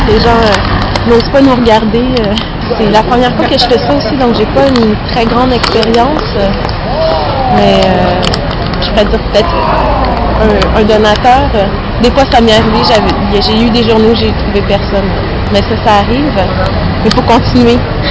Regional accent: Quebec, Canada; now in Lyon, France; Moi je viens du Québec. Je suis à Lyon depuis novembre.

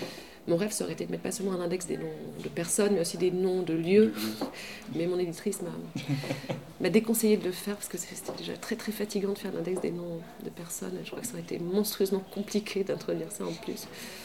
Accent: Belgium; born there; moi aussi je suis née en Belgique et je suis encore belge

